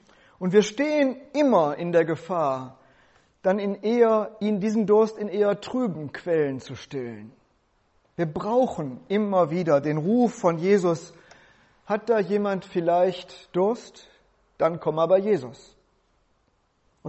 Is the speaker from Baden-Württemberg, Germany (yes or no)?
no; North Rhine-Westphalia, Germany; denn bei uns in Westfalen heißt es, wenn die Großmutter das Enkelkind zu sich ruft: Komm mal bei die Oma.